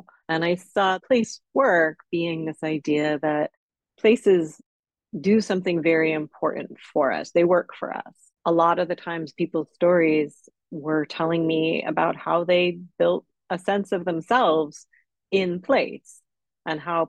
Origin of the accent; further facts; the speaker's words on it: New York, United States; I'm a New Yorker and it seemed very important to do something that was about care for my city